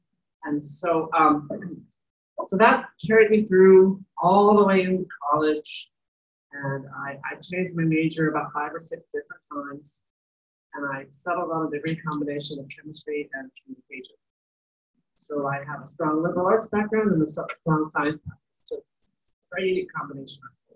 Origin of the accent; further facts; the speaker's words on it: Chicago, Illinois, United States; I'm originally from Chicago